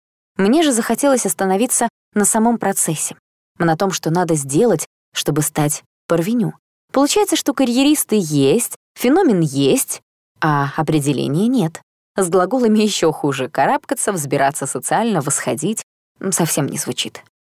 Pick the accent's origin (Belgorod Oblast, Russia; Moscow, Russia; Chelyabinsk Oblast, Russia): Moscow, Russia; now in London, United Kingdom; Мы, москвичи, всегда смотрели на лимитчиков немного свысока, ощущая себя местной элитой. И только переехав в Лондон, я ощутила все это на собственной шкуре.